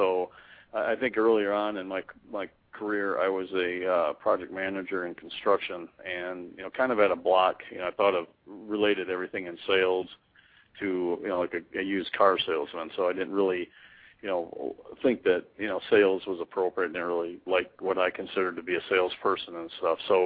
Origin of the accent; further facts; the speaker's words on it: Minnesota, United States; I grew up in Minnesota.